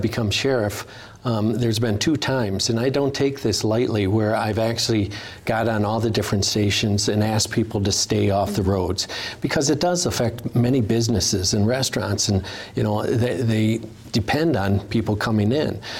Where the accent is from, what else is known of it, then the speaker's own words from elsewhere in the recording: Detroit, Michigan, United States; and I'm from Detroit